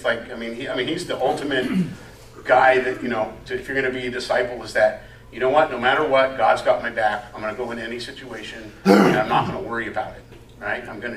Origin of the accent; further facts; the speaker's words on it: United States; part of being an American is that we need to know our rights so that we can say, hey, these are my rights